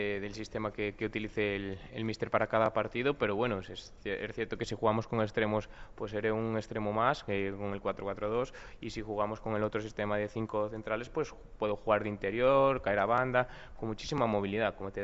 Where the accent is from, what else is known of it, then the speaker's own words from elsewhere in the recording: Galicia, Spain; Como buen gallego, volveré a casa tarde o temprano.